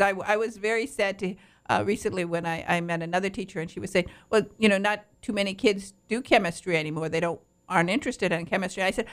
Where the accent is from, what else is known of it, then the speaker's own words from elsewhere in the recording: Michigan, United States; One, because you're from Michigan, and I'm from Michigan.